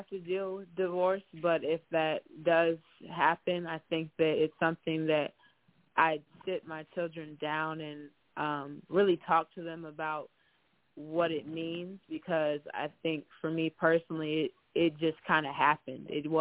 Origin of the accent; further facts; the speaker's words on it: Detroit, Michigan, United States; just growing up in Detroit and spending a lot of time in Detroit as a kid back and forth.